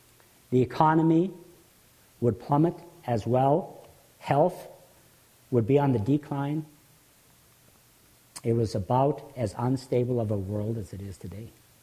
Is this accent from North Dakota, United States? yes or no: yes; North Dakota, United States; I was brought up in North Dakota, saw a lot of deer.